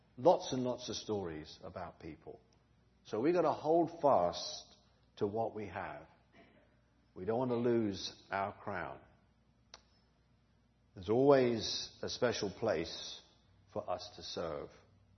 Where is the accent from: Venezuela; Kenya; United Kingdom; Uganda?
United Kingdom; England; now in Japan; We say in England, if you're in your 70s, you're young. In my hometown, if you're in your 80s, you're young.